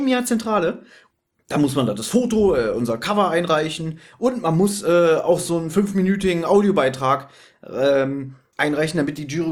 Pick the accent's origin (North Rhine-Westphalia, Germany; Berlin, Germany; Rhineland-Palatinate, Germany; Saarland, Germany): Berlin, Germany; wir sind ja Berliner